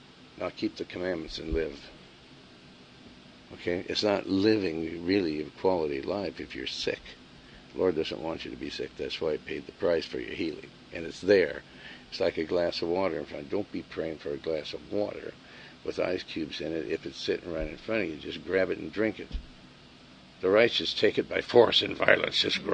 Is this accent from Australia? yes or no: no; Billings, Montana, United States; also born or lived in Helena / Lewistown; Billings, Montana is one of my hometown. I've lived there in Helena and Lewistown, and Windham, Montana, where it's near Great Falls.